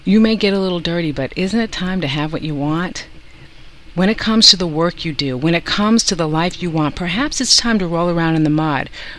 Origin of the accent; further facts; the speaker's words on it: Madison, Wisconsin, United States; now in New York City, United States; I grew up in Madison, Wisconsin, and my dream from the time that I was 10 years old was to one day live and work in New York City.